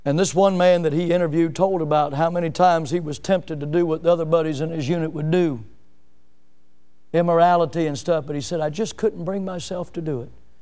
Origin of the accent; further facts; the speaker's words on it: United States; That's my right as an American if I don't want to.